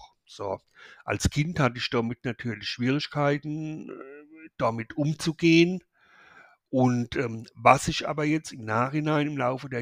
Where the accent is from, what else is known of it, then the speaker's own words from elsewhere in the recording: Ludwigshafen, Rhineland-Palatinate, Germany; Ich bin dann bei meinen Eltern, leiblichen Eltern aufgewachsen. Aufgewachsen in der Perle der Südpfalz, Ludwigshafen.